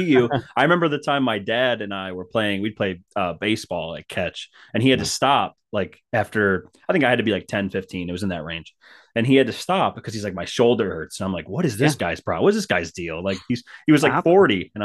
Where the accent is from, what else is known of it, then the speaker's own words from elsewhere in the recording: Cleveland, Ohio, United States; born there; So I was born outside of Cleveland, Ohio.